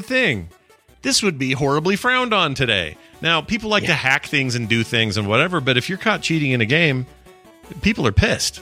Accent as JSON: {"language": "English", "town": "Pittsburgh", "region": "Pennsylvania", "country": "United States", "tie": "born or raised there", "said": "I grew up in Pittsburgh, and there were a lot of arcades to go to."}